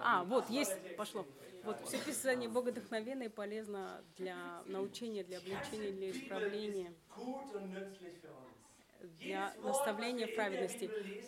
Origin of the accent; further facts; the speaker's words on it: East Germany, Germany; Я вырос в Восточной Германии